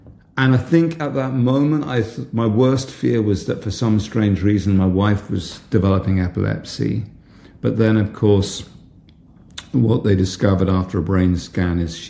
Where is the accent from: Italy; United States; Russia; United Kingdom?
United Kingdom; England; as you can hear from my accent, I'm English. And I live in the UK, although I did have a wonderful year living in the Midwest of America.